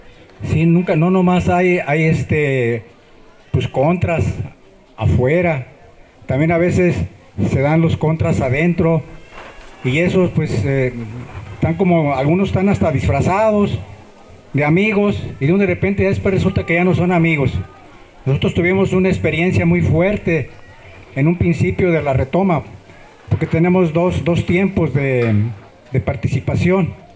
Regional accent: Amacueca, Jalisco, Mexico; somos del sur de Jalisco, ¿sí? Viniendo para acá, viniendo ya de Guadalajara rumbo a Colima, ¿verdad? Es en el municipio de Amacueca, Jalisco. ¿Sí? Entonces, nosotros somos una pequeña comunidad

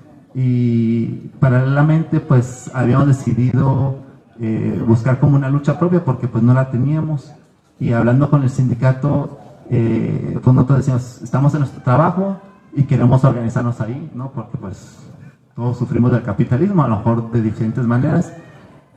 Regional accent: Mexico; moved away; Nosotros somos, pues, soy mexicano y la mayoría de las personas allá pues no son mexicanas, ¿no? Hablan alemán.

